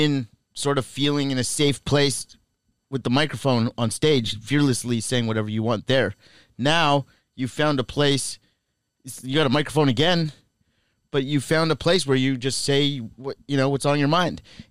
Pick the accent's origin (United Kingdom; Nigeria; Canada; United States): Canada; I grew up in Canada, so yeah.